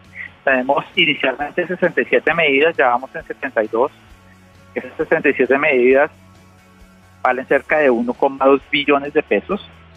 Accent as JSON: {"language": "Spanish", "town": "Villavicencio", "region": "Meta", "country": "Colombia", "tie": "born there", "said": "Mire, yo nací en Villavicencio. Mi familia ha vivido en Villavicencio por décadas, yo acá he venido siempre"}